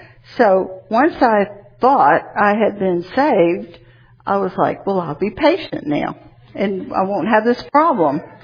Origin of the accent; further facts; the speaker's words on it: Atlanta, Georgia, United States; born there; I was born in Atlanta. You probably can tell by my accent. I'm an only child.